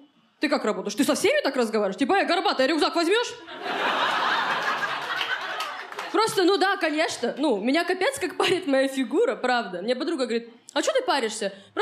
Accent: Khabarovsk, Khabarovsk Krai, Russia; now in Moscow, Russia; Я из Хабаровска, вот сейчас живу в Москве

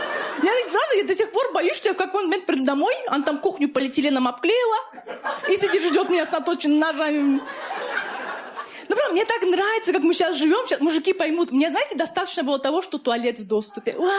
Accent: Dagestan, Russia; Я сама дагестанка

